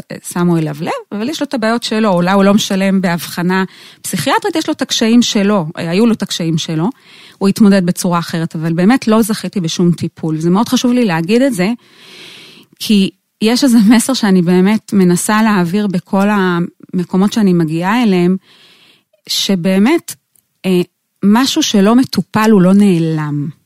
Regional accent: Switzerland; also born or lived in Netanya / Gush Etzion; now in Israel; גדלתי, התחלתי את דרכי בשוויץ, אחרי זה עלינו, הייתי בנתניה, אחרי זה בגוש עציון, אחרי זה בנחלים.

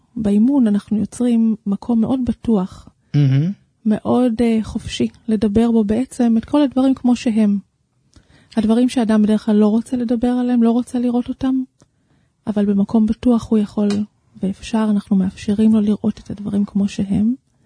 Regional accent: Haifa, Haifa District, Israel; אני מחיפה.

